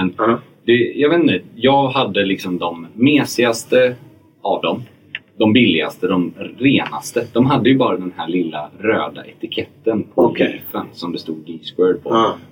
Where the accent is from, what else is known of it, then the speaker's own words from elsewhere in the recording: Gothenburg, Västra Götaland County, Sweden; now in Stockholm, Sweden; För när jag växte upp i Göteborg, innan jag flyttade till Stockholm